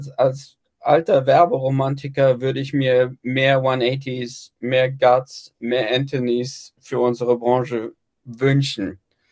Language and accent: German; Darmstadt, Hesse, Germany; du weißt ja, ich komme aus Darmstadt.